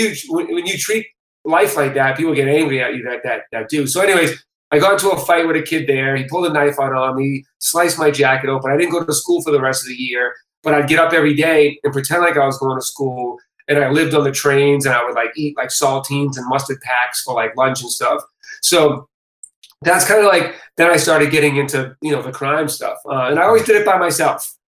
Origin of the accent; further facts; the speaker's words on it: Boston, Massachusetts, United States; born there; Yeah, I was born in Boston.